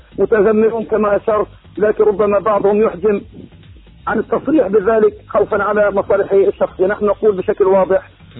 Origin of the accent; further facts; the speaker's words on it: Palestine; جاء هذا القرار ليفقدنا نحن كشعب فلسطيني، ويفقدنا نحن كرياضة فلسطينية مصداقيتنا